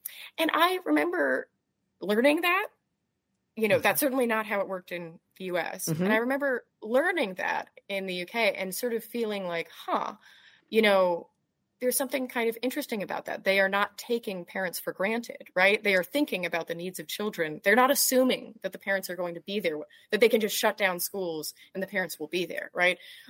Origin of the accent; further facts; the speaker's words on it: United States; And I remember hearing that, and just as an American, like my impulse, everything in me was just like, wait, like, sorry.